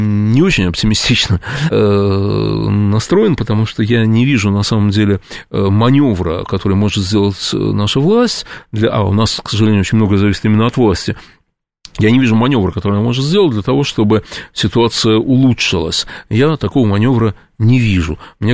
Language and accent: Russian; Moscow, Russia; как москвич